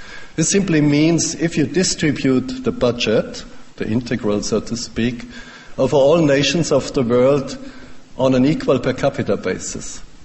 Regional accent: Germany; English is a second language; Finally, because I'm coming from Germany now.

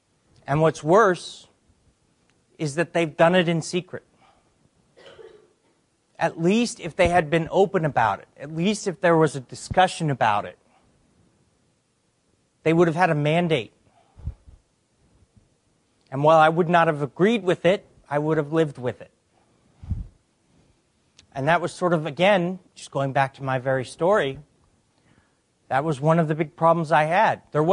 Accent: United States; I'm an American and I like doing business in America

